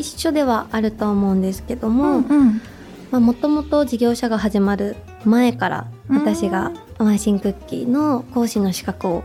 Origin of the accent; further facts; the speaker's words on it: Hachinohe, Aomori, Japan; also born or lived in Tokyo; はい、八戸市です。